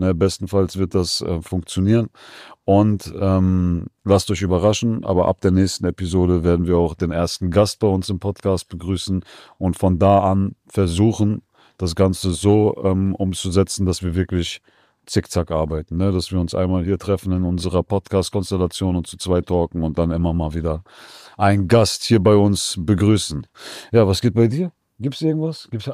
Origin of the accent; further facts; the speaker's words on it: Iran; als Iraner